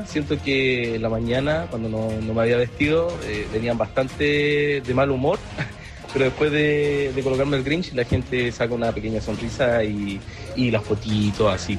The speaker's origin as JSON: {"language": "Spanish", "country": "Chile", "said": "todos somos hermanos, todos somos chilenos"}